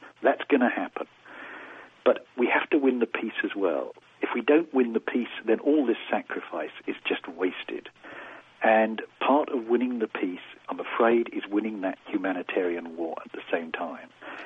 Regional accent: United Kingdom; It's not my job to do that, being British.

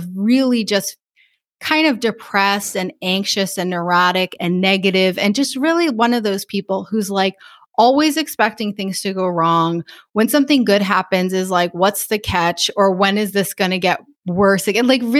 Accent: Rhode Island, United States; because I grew up in Rhode Island. I went to college in Rhode Island. Like, I just stayed in Rhode Island.

